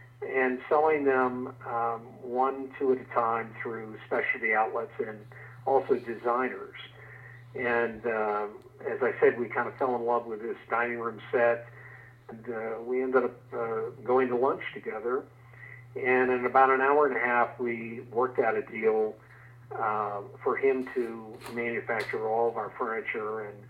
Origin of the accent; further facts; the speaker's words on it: Arizona, United States; And we're from Arizona, and I've been in the real estate industry there for 30-some years.